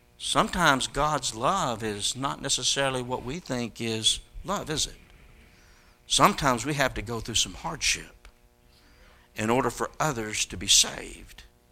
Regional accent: White Settlement, Texas, United States; You see, when I grew up in White Settlement, Texas, we were chicken farmers.

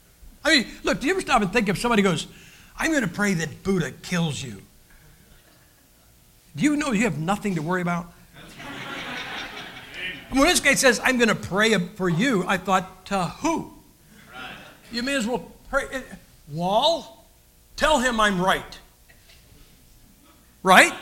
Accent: Idaho, United States; We're from Idaho. There's a lot of Mormons there.

